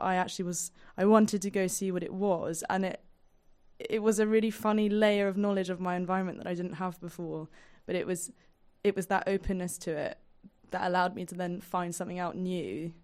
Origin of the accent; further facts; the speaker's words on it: London, United Kingdom; I found being a Londoner and spending all of my time on transport